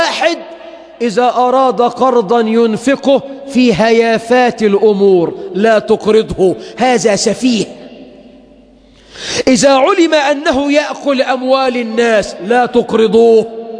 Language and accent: Arabic; Egypt